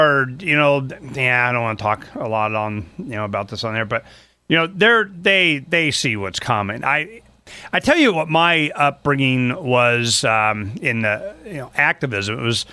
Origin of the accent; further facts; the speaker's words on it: Florida, United States; Now, I'm from Florida originally, and we haven't been back in southeast Florida on any kind of driving, going around, stomping grounds.